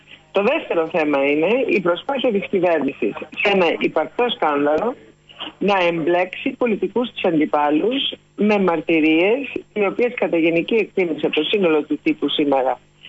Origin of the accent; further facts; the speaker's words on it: Greece; Θεωρούσα πάντα ότι εκπροσωπώ τη χώρα μου, την Ελλάδα, την πατρίδα μου